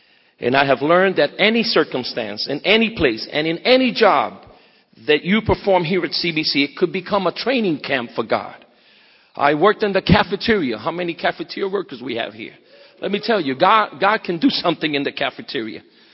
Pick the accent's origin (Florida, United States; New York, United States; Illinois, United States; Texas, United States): New York, United States; New York City; born there; English is a second language; I was born in the Bronx in New York City, but I was one of those students who fell between the cracks in the educational system. Because I hardly could speak well English, and I still struggle with it because most of my preaching is in Spanish.